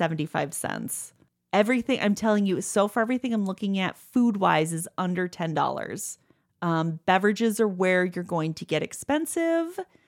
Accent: Chicago, Illinois, United States; Yeah, we're from Chicago. We like our snacks.

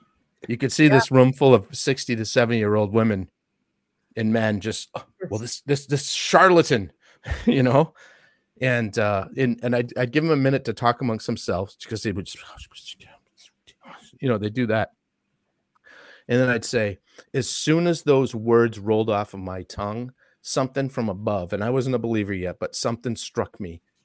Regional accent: Massachusetts, United States; I grew up in Massachusetts. Parents are school teachers.

